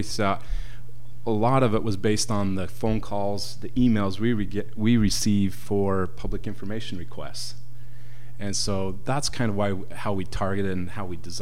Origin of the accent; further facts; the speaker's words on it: Preston, Idaho, United States; I grew up down in Preston, down in the Cache Valley on the Idaho side.